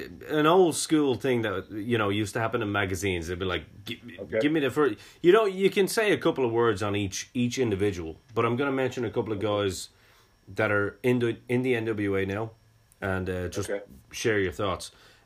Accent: Ireland; Being an Irishman, I had to ask the question.

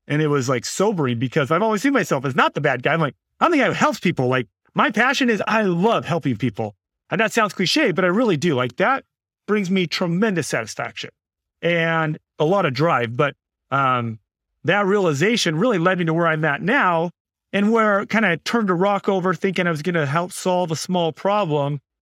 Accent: Arizona, United States; But I grew up here in Arizona. I come from a really big family, like number nine of 11 kids.

